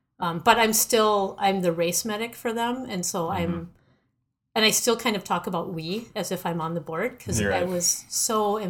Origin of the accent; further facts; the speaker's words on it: Bloomington, Minnesota, United States; Yeah, I grew up in Bloomington playing out in the woods. Back then it was much more rural. Like I used to walk past a farm to go to my elementary school.